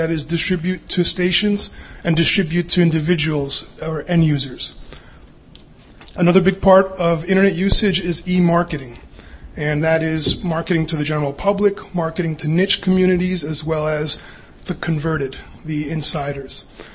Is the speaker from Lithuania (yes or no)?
no; New York, United States; first language Greek; English is a second language; I have trouble growing up in New York speaking slow sometimes. Καλώς ήρθατε, εύχομαι καλή ώρα και να μάθουμε κάτι that's welcome. It's Greek, my first language.